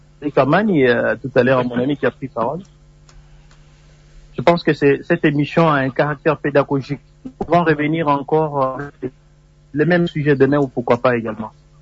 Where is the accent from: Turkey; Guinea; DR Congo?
DR Congo; Lubumbashi, Haut-Katanga; je suis de Lubumbashi, quand même connu